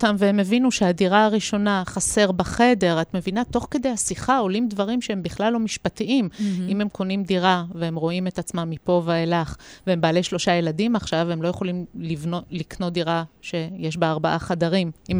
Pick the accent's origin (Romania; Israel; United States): Israel; Haifa, Haifa District; למשל אני חיפאית